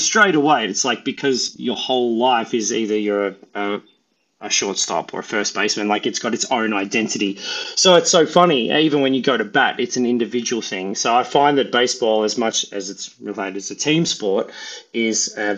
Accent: Victoria, Australia; Now, I didn't grow up in Melbourne exactly. I grew up outside of Melbourne, down in the suburbs, about 45 minutes between Melbourne and 45 minutes between the beach.

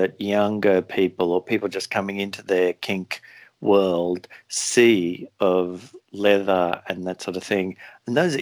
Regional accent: Sydney, New South Wales, Australia; growing up in Sydney

